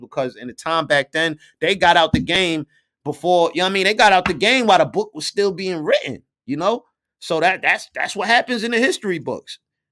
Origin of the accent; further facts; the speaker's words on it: Atlanta, Georgia, United States; need to be on there, and I'm from Atlanta.